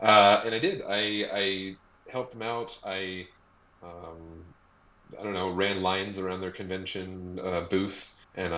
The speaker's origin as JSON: {"language": "English", "town": "Whidbey Island", "region": "Washington", "country": "United States", "said": "originally from a little island. Or a big island, really, in Washington State. But I tell everyone I'm from Seattle because no one else knows where Whidbey Island is."}